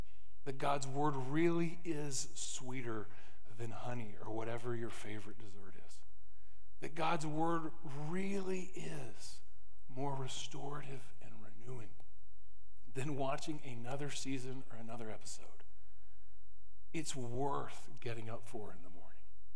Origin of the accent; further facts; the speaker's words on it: Tennessee, United States; It's misspelled, but I told you I'm from East Tennessee.